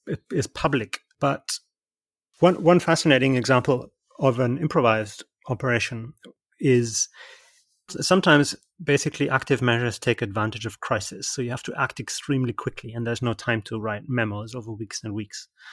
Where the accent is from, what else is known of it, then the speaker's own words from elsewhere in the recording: Germany; I am German. I was born and raised in Germany and had many of these conversations in my own family about what did my grandparents do in the war.